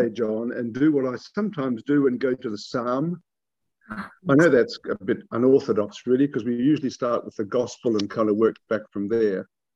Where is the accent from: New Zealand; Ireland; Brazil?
New Zealand; North Island; also born or lived in South Island; now in Perth, Australia; from Perth in Western Australia, although I'm a South Island born, North Island raised person.